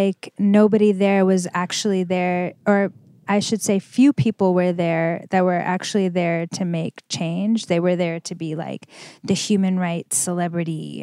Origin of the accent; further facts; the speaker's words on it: Iran; I'm from Iran. Mm-hmm. My family's from Iran.